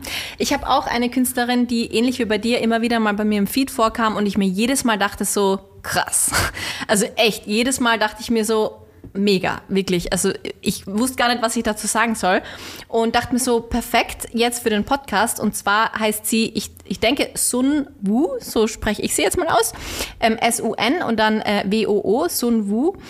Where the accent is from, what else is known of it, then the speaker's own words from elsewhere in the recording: Austria; Ich komme aus Österreich